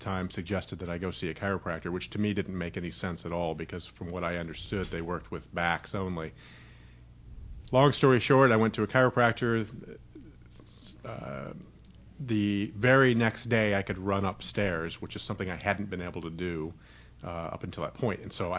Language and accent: English; Midwest, United States; I grew up in the Midwest. I played the probably typical Midwest summer and spring sports, softball, football, things like that.